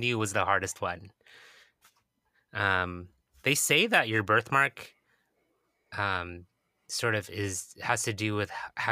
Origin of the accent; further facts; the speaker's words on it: Hawaii, United States; born there; I was born in Hawaii. That is correct.